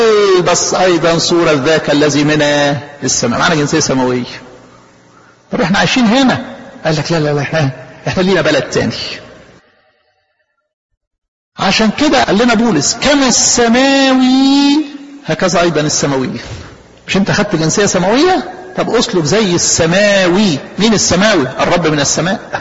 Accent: Egypt; يعني طبعا اعتز جدا ان انا مصري

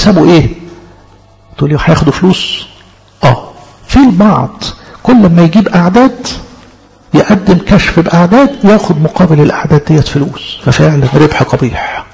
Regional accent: Egypt; السنة اللي بتميزنا احنا كمصريين الهدوء والاستكانة

